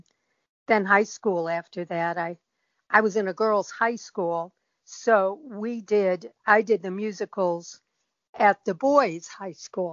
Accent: St. Louis, Missouri, United States; I grew up in St. Louis.

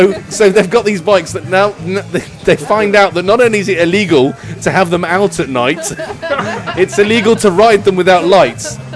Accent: United Kingdom; Well, we're British.

